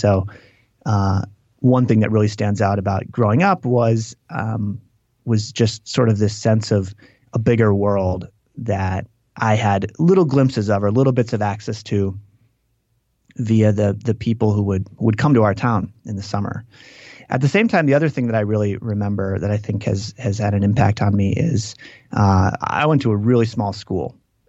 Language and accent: English; Green Lake, Wisconsin, United States; So I grew up in this town called Green Lake, which is on a lake